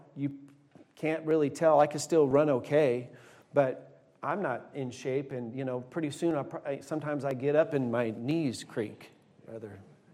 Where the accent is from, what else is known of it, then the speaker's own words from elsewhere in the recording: Placerville, California, United States; I'm from Placerville, California.